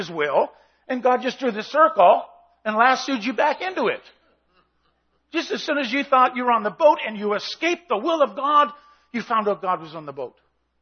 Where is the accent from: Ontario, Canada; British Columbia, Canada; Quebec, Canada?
British Columbia, Canada; I come from the Okanagan Valley and orchards, just cover the place, right?